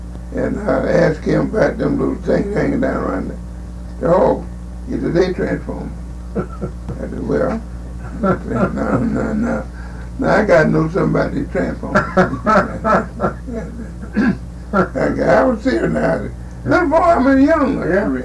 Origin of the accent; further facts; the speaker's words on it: Tampa, Florida, United States; And I was from Tampa.